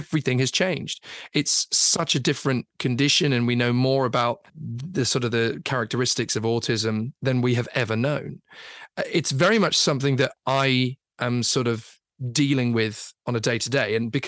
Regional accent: Catford, London, United Kingdom; I was born in Lewisham and raised in the initial years in Catford in London. We lived in a fairly reasonably hectic and built up area.

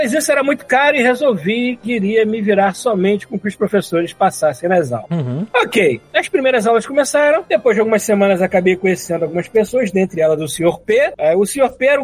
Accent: Rio de Janeiro, Brazil; Eu venho do Rio de Janeiro

